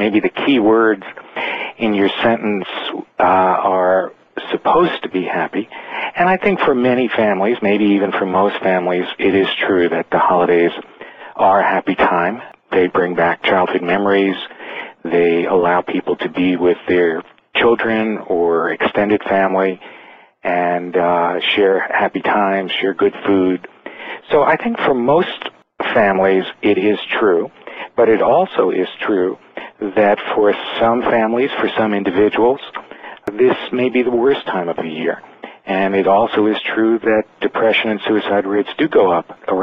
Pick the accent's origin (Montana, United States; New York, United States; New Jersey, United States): New York, United States; New York City; And, of course, I grew up in New York City, so you could reach each other even by subway.